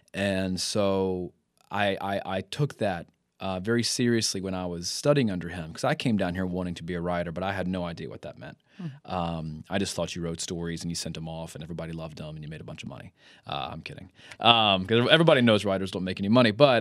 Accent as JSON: {"language": "English", "town": "Gastonia", "region": "North Carolina", "country": "United States", "tie": "born or raised there", "said": "I grew up in Gastonia, North Carolina, and then I went to undergraduate at UNC Asheville, and then I did my master's at UNC Greensboro, just down the mountain in Greensboro."}